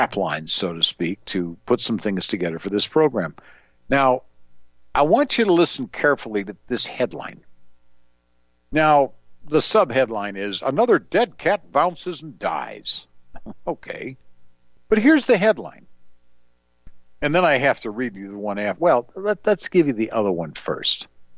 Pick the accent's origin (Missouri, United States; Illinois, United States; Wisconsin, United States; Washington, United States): Illinois, United States; Northbrook; my good friend that I grew up with back in Northbrook, Illinois